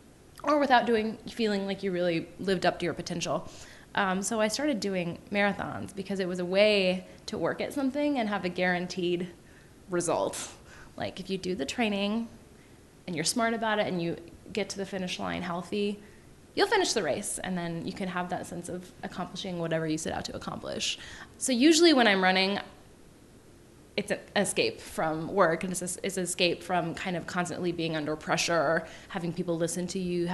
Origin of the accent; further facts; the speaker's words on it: Oregon, United States; I'm also from Oregon, so I love to be outside.